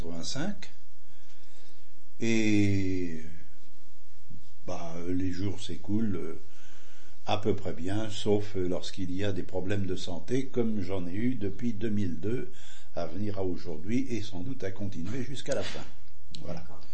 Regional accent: Savenay, Pays de la Loire, France; born there; now in Saint-Sébastien-sur-Loire, France; Je suis né à Savenay, en Loire dite inférieure à l'époque, Atlantique maintenant.

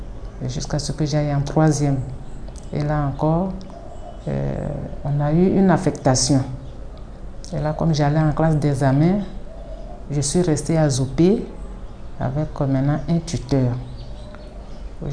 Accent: Komokonwa, Vallée du Bandama, Côte d’Ivoire; born there; Je suis née à Komokonwa. C'est un peu loin, écrit, dans la région de Sakassou.

